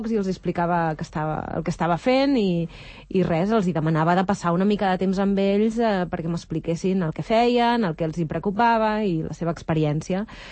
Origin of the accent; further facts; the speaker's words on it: Mollet, Catalonia, Spain; Jo sóc de Mollet i, per tant, aquest entorn el coneixia bé